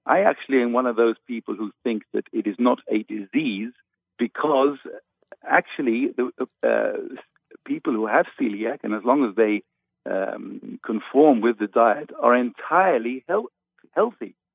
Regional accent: England, United Kingdom; moved away as an adult; now in Jerusalem, Israel; I was born and trained in England, and we came on Aliyah in 1985.

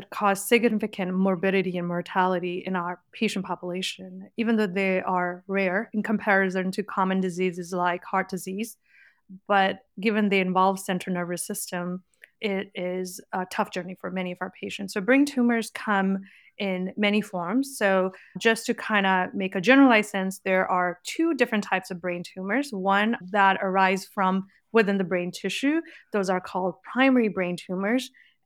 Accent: San Jose, California, United States; I grew up in Bay Area in San Jose, and I went to a high school there that was medical magnet.

